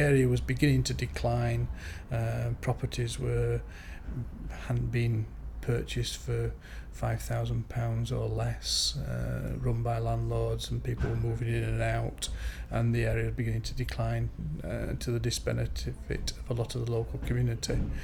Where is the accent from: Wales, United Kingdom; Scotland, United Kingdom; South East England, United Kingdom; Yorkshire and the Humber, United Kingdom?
Yorkshire and the Humber, United Kingdom; accent: Yorkshire; moved away as an adult; also born or lived in Liverpool; But yes, I'm originally from Yorkshire. The accent's from Yorkshire. I hope, anyway.